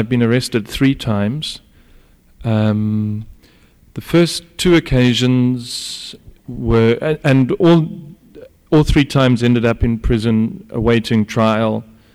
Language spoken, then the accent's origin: English; South Africa; also born or lived in New York; although I'm from South Africa, I've also spent a year in New York.